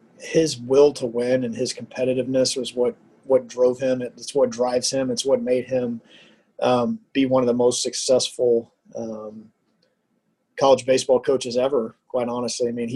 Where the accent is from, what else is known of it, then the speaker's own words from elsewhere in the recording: Houston, Texas, United States; I'm a Texan. I grew up in the Houston area and committed to Nebraska when there was snow in the outfield on my visit.